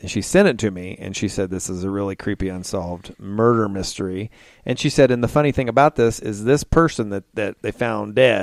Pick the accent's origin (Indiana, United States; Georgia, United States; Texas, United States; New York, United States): Indiana, United States; Kokomo; also born or lived in Logansport, Indiana; So I was born in Cass County, Logansport, and raised in Kokomo.